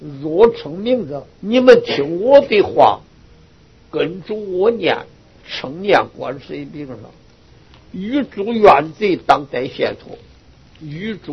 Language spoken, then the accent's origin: Chinese; Taiwan; 我们台湾人念这个那无两字也是念那无的